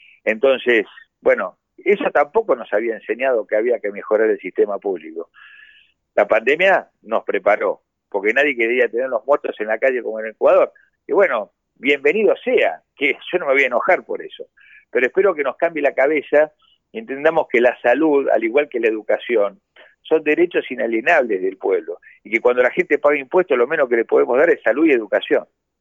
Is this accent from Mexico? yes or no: no; Buenos Aires, Argentina; Buenos Aires es una ciudad rica, yo nací y me crié acá, he trabajado en Estados Unidos y en Europa, pero me he criado acá